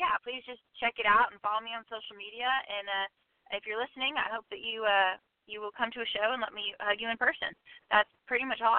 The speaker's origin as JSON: {"language": "English", "town": "Bakersfield", "region": "California", "country": "United States", "tie": "born or raised there", "said": "Called Bakersfield after my hometown, and I worked really hard on this project"}